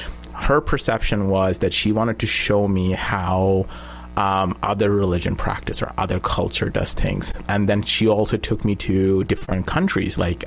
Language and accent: English; Bangladesh; now in Saskatchewan, Canada; Born and raised in Bangladesh. My family is there.